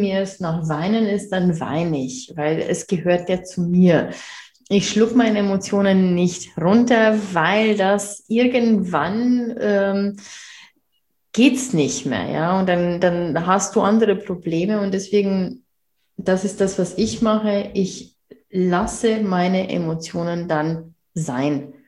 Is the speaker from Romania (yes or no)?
yes; Romania; German is a second language; now in Germany; ich lebe ja seit 7 Jahren jetzt in Deutschland. Ich komme ja ursprünglich aus Rumänien. Und wir Osteuropäer sind ein bisschen, ja, emotionaler